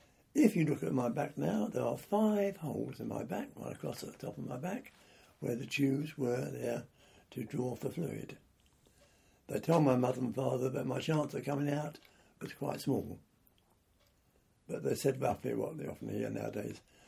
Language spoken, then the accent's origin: English; Brockley, London, United Kingdom; also born or lived in Peckham; I was born in Peckham, St Mary's Road, and that would be on July the 28th, 1926. 6 months later, I moved to Wickham Road, Brockley, and moved into number 49 Wickham Road with my parents, my elder sister, and we lived there.